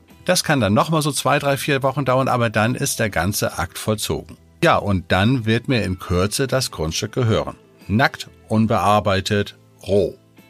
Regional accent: Germany; weil wenn ich als Deutscher dort ankomme, habe ich gleich verloren und habe natürlich gleich einen höheren Preis zu zahlen.

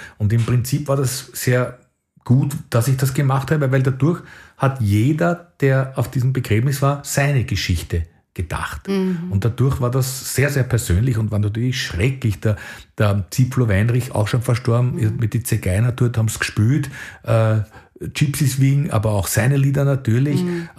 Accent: Hernals, Vienna, Austria; born there; Ich bin in Herrn Hals geboren, im göttlichen Heiland.

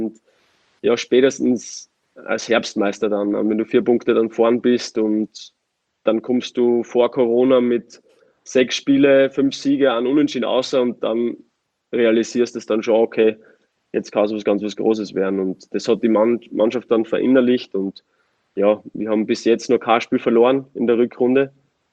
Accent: Austria; als Österreicher

